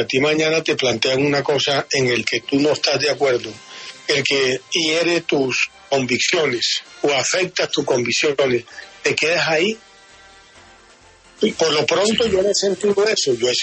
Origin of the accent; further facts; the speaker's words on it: Colombia; Yo como colombiano me siento muy insatisfecho con la democracia que hemos construido.